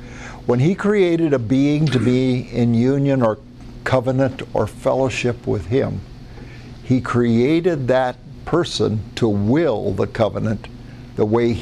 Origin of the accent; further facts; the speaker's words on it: United States; born there; I'm an American because of where my mama birthed me. I had a smart mama.